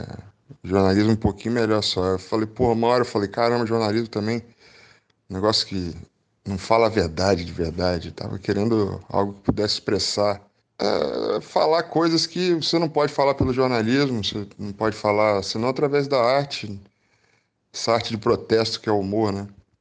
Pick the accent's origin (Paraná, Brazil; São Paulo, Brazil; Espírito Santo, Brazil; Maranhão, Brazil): Espírito Santo, Brazil; Fiz faculdade de publicidade lá no Espírito Santo, sou do interior do Espírito Santo. Fiz faculdade de publicidade na Federal, fico em Vitória, na capital